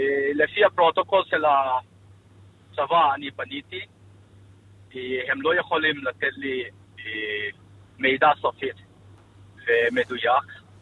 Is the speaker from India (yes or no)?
yes; Manipur, India; Hebrew is a second language; now in Israel; אני עליתי בצפון, מזרח הודו, מדינת מניפור. אנחנו גרים באותו שכונה. גדלנו באותו שכונה.